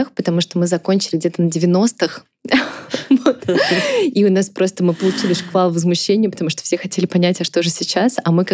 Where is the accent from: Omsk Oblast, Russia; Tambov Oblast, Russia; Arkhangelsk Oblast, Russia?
Tambov Oblast, Russia; Tambov; я из Тамбова сама